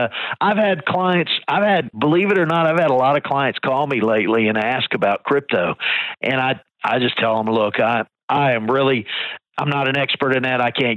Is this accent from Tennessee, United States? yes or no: no; Maryland, United States; You know, I grew up in Maryland the younger part of my life, and we used to, when the winter came, we used to play hockey on the ponds.